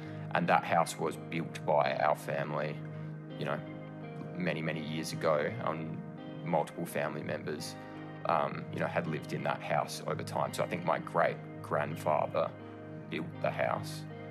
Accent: Adelaide, South Australia, Australia; I'm from Adelaide, South Australia.

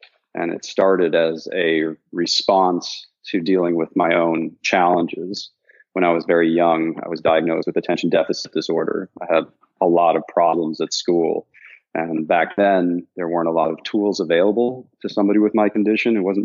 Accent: Vienna, Austria; moved away as an adult; I was born in Vienna, Austria. Mm-hmm. I grew up in Austria. And then I went to New York to study for college, New York State.

